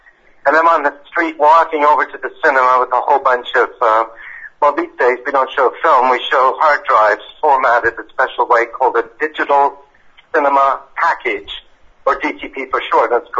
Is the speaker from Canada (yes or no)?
yes; Canada; now in United Kingdom; found out something, as a Canadian, quite painful about my British countrymen.